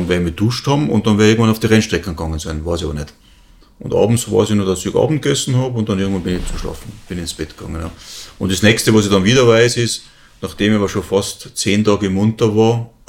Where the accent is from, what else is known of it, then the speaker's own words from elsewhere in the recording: Kufstein, Tyrol, Austria; ich bin 12 Jahre alt, dann komme ich aus Kufstein in Tirol.